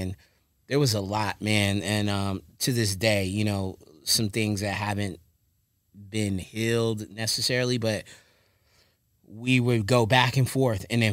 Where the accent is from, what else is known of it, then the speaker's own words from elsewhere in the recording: Lewes, Delaware, United States; born there; I was born in Lewis, Delaware, right? And so my parents, so my mom's side of the family is from a place called Frankfort, Delaware. It's a very small town